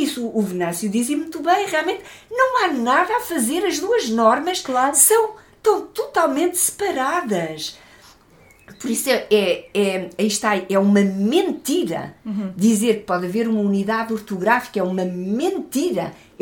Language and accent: Portuguese; Portugal; born there; eu nasci em Portugal. Mas eu herdei, eu tive essa herança da língua, da cultura.